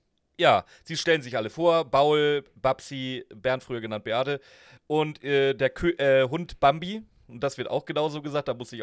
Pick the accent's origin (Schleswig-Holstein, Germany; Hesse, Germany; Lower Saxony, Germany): Schleswig-Holstein, Germany; Ich komme aus Schleswig-Holstein, wir hatten nix.